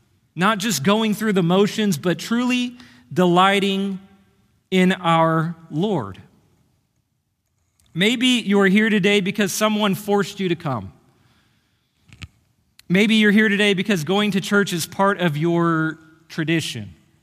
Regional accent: Kansas City, Missouri, United States; I'm from Kansas City. And Royals fans view Cardinals fans as enemies.

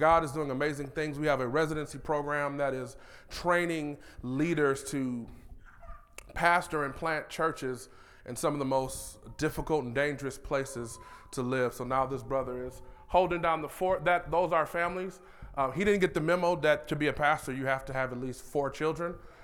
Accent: Detroit, Michigan, United States; I'm from Detroit, Michigan.

